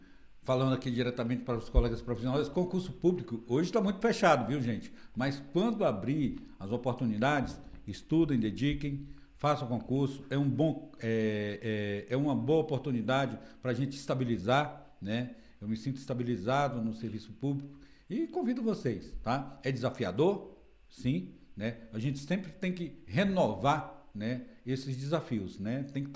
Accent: Dianópolis, Tocantins, Brazil; Eu sou lá de Dianópolis, Tocantins.

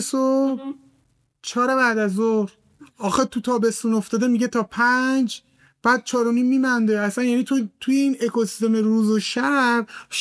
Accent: Isfahan, Iran; born there; من خودم متولد اصفهانم و عرق دارم بهش

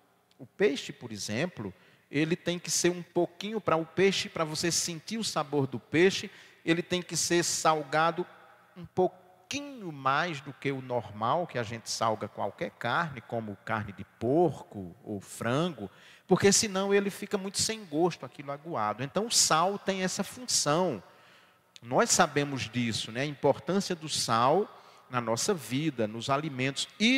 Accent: Ipueira, Ceará, Brazil; eu venho de uma família muito pobre, na minha infância, geladeira era artigo de luxo lá na minha cidade, em Ipueira.

